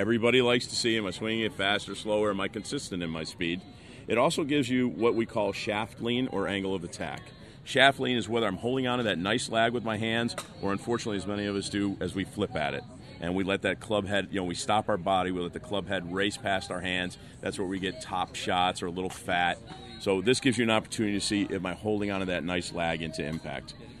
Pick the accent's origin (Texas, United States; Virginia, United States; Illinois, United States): Illinois, United States; Chicago; I'm from Chicago.